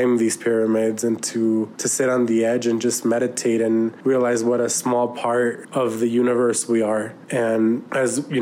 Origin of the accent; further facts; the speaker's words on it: New Mexico, United States; particularly in my home state of New Mexico